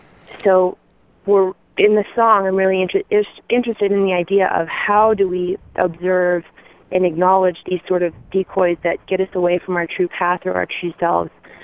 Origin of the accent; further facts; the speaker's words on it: New York, United States; now in Tucson, United States; but also I'm from New York and I used to live on a Congress Street back in Troy, New York.